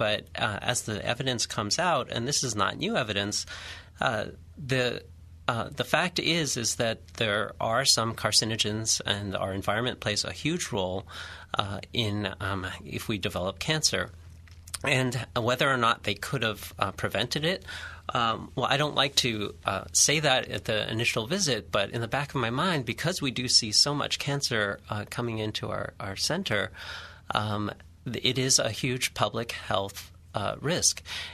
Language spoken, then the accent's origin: English; Philippines; I'm Filipino by culture, and there's a lot of smoked meat, processed meat, Spam for breakfast, corned beef for breakfast.